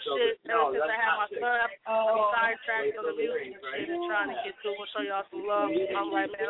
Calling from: Atlanta, Georgia, United States; checking in. You know I'm at in the A.

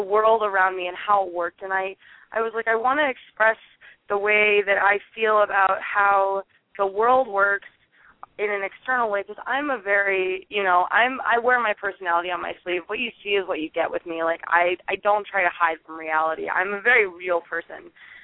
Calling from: Boulder, Colorado, United States; I'm calling you from Boulder, Colorado.

